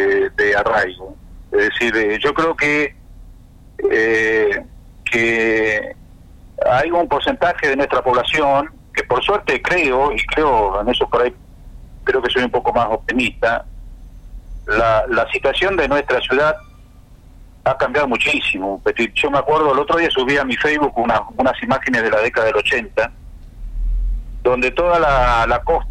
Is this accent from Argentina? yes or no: yes; Ushuaia, Tierra del Fuego, Argentina; Yo cuando era chico en Ushuaia, qué sé yo, eran poco los autos.